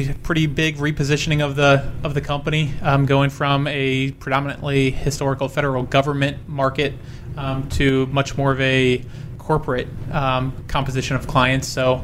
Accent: Rockville, Maryland, United States; Rockville, Maryland.

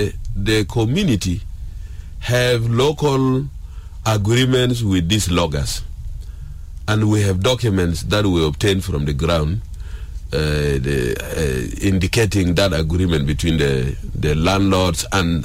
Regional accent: Kajo Keji, Central Equatoria, South Sudan; simply because I hail from Kajukeji

